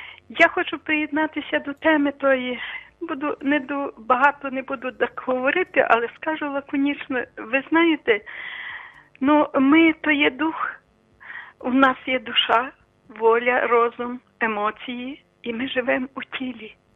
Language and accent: Ukrainian; Lviv Oblast, Ukraine; бо я з Бродівщини